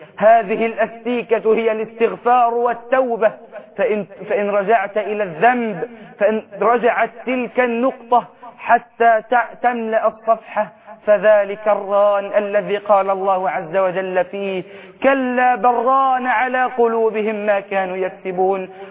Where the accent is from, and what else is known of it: Egypt